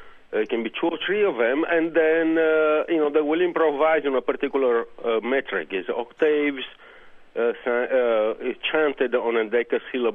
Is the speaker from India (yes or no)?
no; Sardinia, Italy; now in United States; Well, I come from Sardinia. You know, it's the island of Italy, between Italy and Spain. And we have our own language there. It's not Italian.